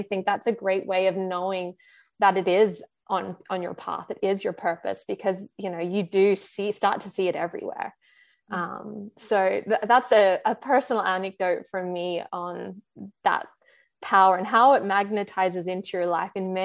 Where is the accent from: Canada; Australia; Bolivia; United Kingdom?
Australia; I'm Australian for those who can't probably pick up on the accent.